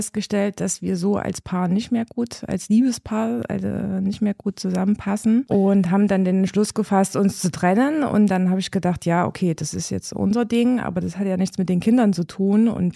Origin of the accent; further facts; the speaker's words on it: Gera, Thuringia, Germany; Also ich bin in Gera geboren, habe hier meine Ausbildung gemacht. Also ich bin schon immer hier gewesen.